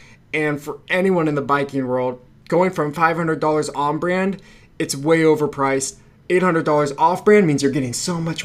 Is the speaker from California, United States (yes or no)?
yes; Benicia, California, United States; And I'm from Benicia. So if anyone's listening, that's from there.